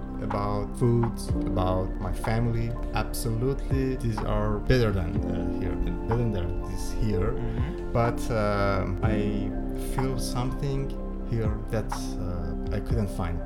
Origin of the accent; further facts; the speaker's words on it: Iran; Yes, I'm from Iran.